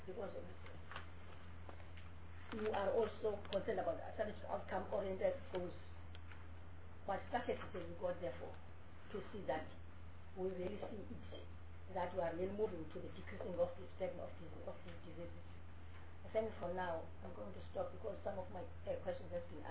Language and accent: English; Eastern Cape, South Africa; I come from the Eastern Cape, that's why.